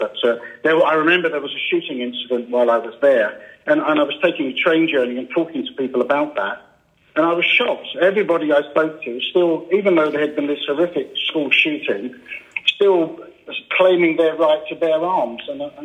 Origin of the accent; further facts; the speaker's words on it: United Kingdom; why I was needing a visa when I'm British and I don't need a visa.